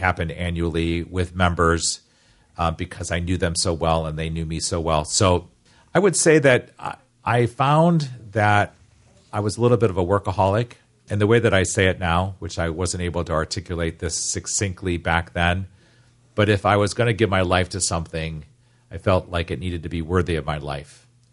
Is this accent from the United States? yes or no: yes; Avon Lake, Ohio, United States; Right, as you said, Paul, I grew up in Avon Lake, and Avon Lake was a very diversified place. I grew up on Lear Road, very close to the Avon Bay Village border.